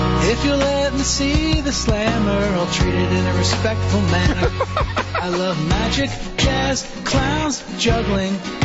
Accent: Canada; But I have to podcast your show because I'm Canadian.

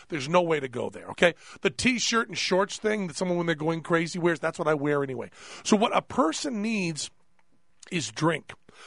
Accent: Massachusetts, United States; I'm from New England. It's time to get very honest. I'm going to kind of open up my heart, bare my soul, so it should be very funny. I'm from a little town in Massachusetts. My mom and dad were teetotalers.

